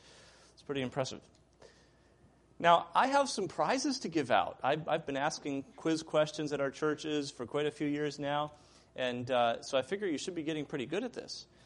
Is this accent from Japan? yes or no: no; Peru; now in United States; while I was growing up in Peru